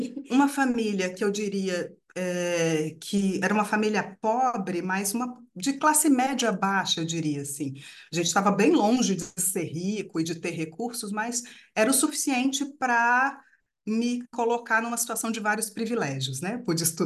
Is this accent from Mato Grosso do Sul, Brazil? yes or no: no; Barreiras, Bahia, Brazil; also born or lived in Minas Gerais; now in Rio de Janeiro, Brazil; Nasci em Minas, muito pequena. Meus pais se mudaram de Minas para Bahia.